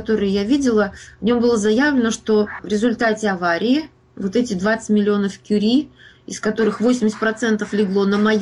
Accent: Ozyorsk, Chelyabinsk Oblast, Russia; году впервые в Озерске проводятся мероприятия, которые посвящены годовщине аварии. Впервые за все время. Я коренная жительница

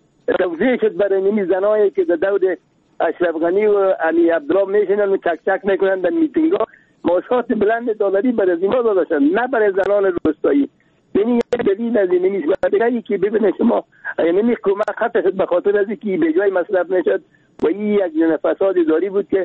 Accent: Kabul, Afghanistan; گفتم که از کابل هستم.

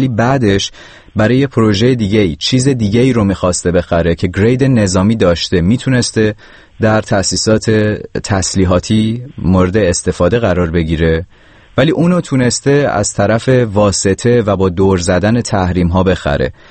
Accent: Iran; now in Czech Republic; من یک ایرانی هستم که در جمهوری چک در اتحادیه اروپا زندگی میکنم، اقامت اتحادیه اروپا رو دارم و مقیم ایالات متحده آمریکا هستم.

